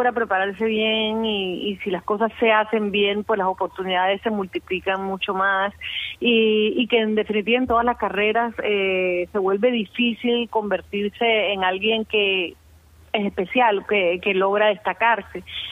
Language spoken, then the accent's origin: Spanish; Cuba; soy cubana